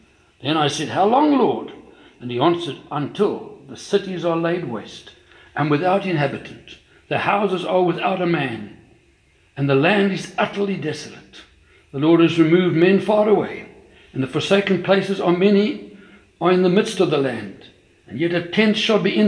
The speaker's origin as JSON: {"language": "English", "country": "South Africa", "said": "You know, I come from South Africa, and a lot of our ministry there was across the borders into Mozambique."}